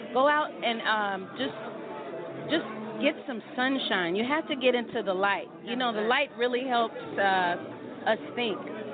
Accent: New Orleans, Louisiana, United States; I'm from New Orleans, so everything is butter, sugar, salt.

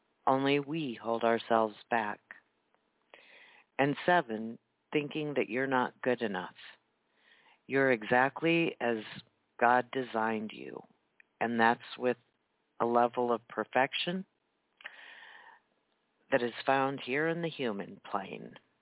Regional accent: Dagon, United States; And one of the 13 young Marines came from my hometown here, Dagon.

